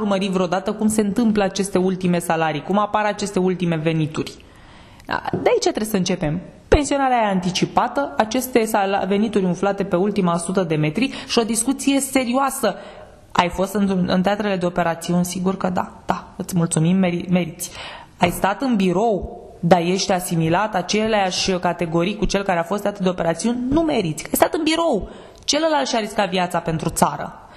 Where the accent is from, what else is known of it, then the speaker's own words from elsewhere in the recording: Bucharest, Romania; sunt bucureșteancă